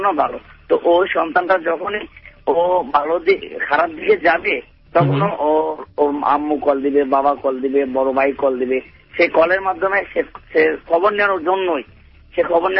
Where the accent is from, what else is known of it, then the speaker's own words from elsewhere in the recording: Kishoreganj, Dhaka Division, Bangladesh; now in Chittagong, Bangladesh; আমার দেশের বাড়ি কিশোরগঞ্জ।